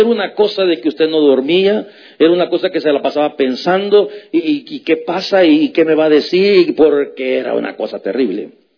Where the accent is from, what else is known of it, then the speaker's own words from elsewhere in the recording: El Salvador; allá en mi país, en El Salvador